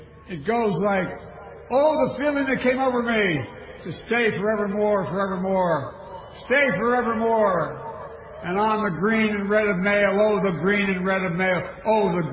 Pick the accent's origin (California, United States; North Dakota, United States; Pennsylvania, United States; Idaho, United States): Pennsylvania, United States; Scranton; They settled in my hometown of Scranton, Pennsylvania, and Balama's sister city.